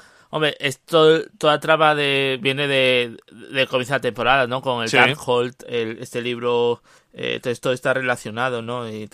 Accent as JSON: {"language": "Spanish", "region": "Castile and León", "country": "Spain", "said": "Y yo, como buen castellano y leonés, odio lo intensito."}